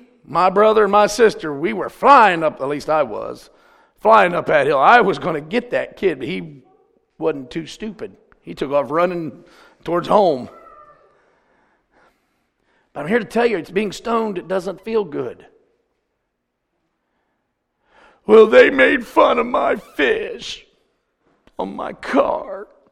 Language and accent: English; United States; Bless God, I'm an American. It's my right.